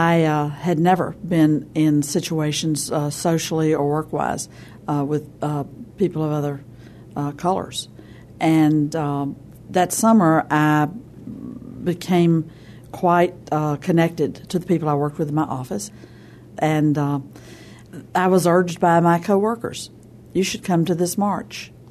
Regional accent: Virginia, United States; I saw marchers from Danville, Virginia, and I immediately approached them. That was my home state.

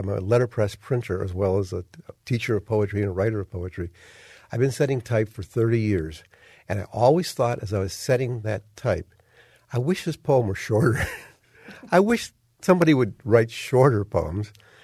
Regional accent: Detroit, Michigan, United States; now in Ann Arbor, United States; And you got it. I'm from Detroit. What of it? Yeah, that's the answer. However, I must admit, I've been in Ann Arbor for 26 years now

